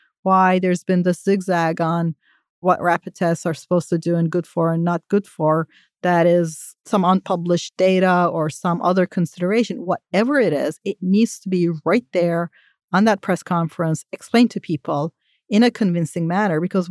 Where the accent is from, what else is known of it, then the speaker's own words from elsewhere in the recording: Turkey; I grew up in Turkey and tap water wasn't considered safe